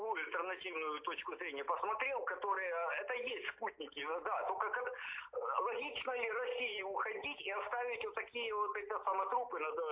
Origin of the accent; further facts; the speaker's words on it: Kharkiv, Kharkiv Oblast, Ukraine; born there; Родился в Харькове вообще-то.